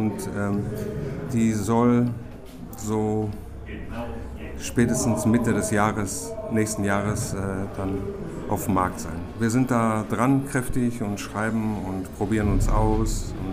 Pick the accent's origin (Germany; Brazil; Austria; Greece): Greece; Nämlich, ich bin Grieche und Amphitheater, das verbinde ich so ein bisschen.